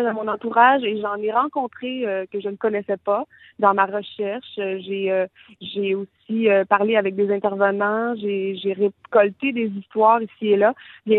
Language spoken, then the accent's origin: French; Quebec, Canada; Moi, je viens du Bas-Saguenay